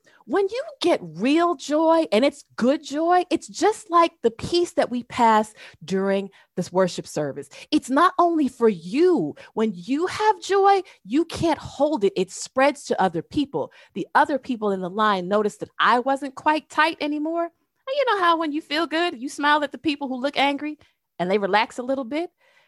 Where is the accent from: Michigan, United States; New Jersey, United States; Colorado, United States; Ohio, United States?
New Jersey, United States; Silly me, I'm from Jersey.